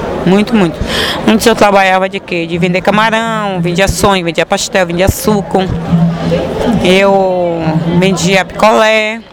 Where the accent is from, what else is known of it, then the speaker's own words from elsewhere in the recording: Salvador, Bahia, Brazil; De nascimento, eu nasci no Bonocô, chama Corme de Farias. Nasci com minha tia, depois agora vim para o Cabula, moro com minha mãe. Fui nascida e criada com minha mãe.